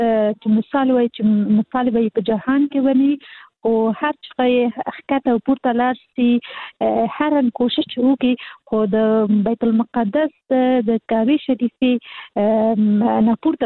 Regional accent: Kabul, Afghanistan; د کابل يم

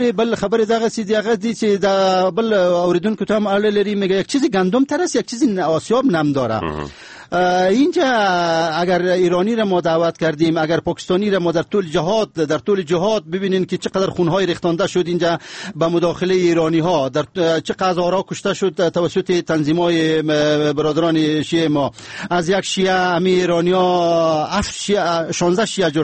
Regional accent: Afghanistan; ما افغان هستم و مسلمان هستم و خاک پای ملت مؤمن و مجاهد افغانستان هستم.

